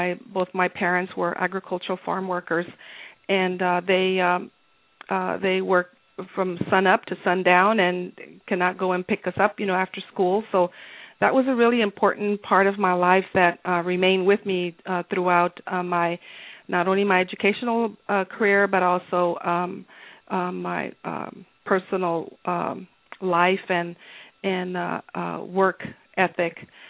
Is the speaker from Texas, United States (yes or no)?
yes; Edinburg, Texas, United States; I was born and raised in South Texas, and actually I always talk about, that I'm a farm girl in rural South Texas in Edinburgh.